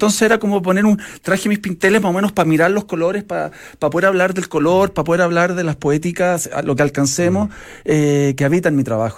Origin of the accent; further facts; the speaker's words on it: Chile; also born or lived in Los Angeles, United States; Nací en Los Ángeles, California. Entonces siempre llegué en el año 78, 79, tengo 46, a Chile